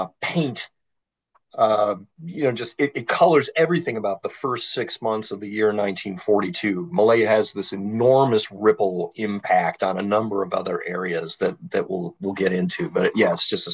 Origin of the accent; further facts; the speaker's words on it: United States; I don't know what the deal is as an American